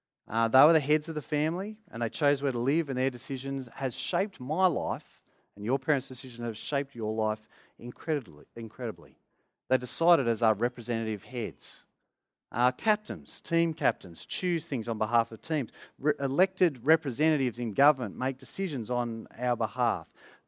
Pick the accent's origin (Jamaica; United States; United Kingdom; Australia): Australia; And yet I grew up in Australia because of their decision, because of their choice.